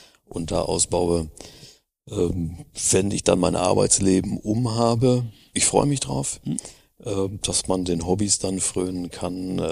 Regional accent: North Rhine-Westphalia, Germany; also ich komme aus dem Sauerland, bei uns gibt es entweder Buche oder Fichte.

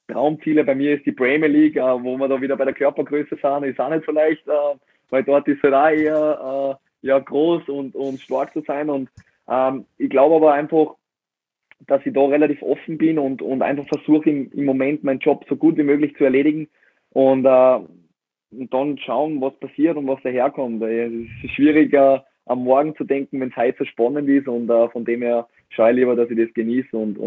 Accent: Salzburg, Austria; es war mein Jugendclub, es ist mein Heimatclub, ich komme aus Salzburg.

